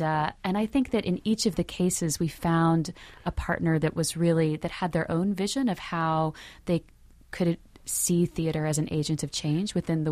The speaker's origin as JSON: {"language": "English", "region": "Louisiana", "country": "United States", "tie": "born or raised there", "said": "growing up in Louisiana, I certainly directed a lot of shows in my backyard"}